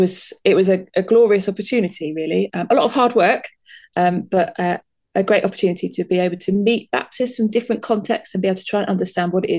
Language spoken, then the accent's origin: English; London, United Kingdom; My first church was at Woolwich, second in Poynton, which is in Cheshire, and now here back in North London, close to where I grew up in East London.